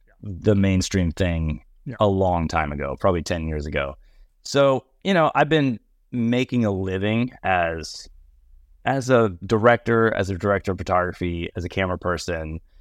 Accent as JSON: {"language": "English", "region": "Texas", "country": "United States", "said": "I'm originally from Texas, grew up going to church"}